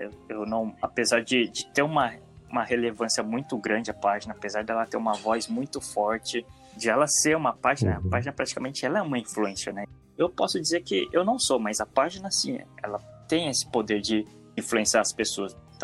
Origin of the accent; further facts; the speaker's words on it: Brazil; now in Japan; Sim, desde quando eu cheguei aqui no Japão. A gente vem do Brasil, né? De uma cultura muito diferente daqui.